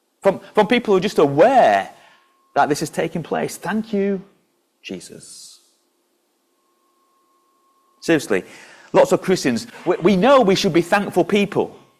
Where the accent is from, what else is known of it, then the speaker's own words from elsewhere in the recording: Yorkshire and the Humber, United Kingdom; I mean, I'm a Yorkshireman.